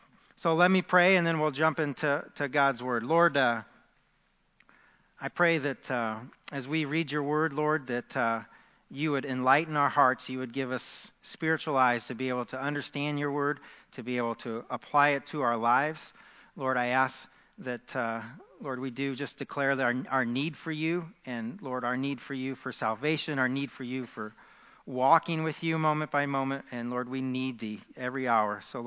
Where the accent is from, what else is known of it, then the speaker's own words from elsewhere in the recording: Illinois, United States; accent: Southern Illinois; Let me use my Southern Illinois accent for this sermon, okay?